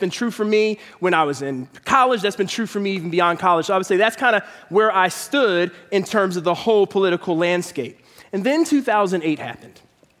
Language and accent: English; Philadelphia, Pennsylvania, United States; where I grew up in Philadelphia.